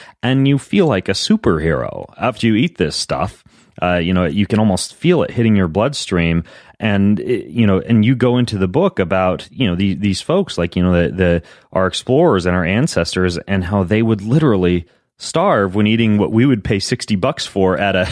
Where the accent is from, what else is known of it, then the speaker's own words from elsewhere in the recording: Lewiston, Idaho, United States; I grew up in Lewiston, Idaho, across the river from Clarkston, Idaho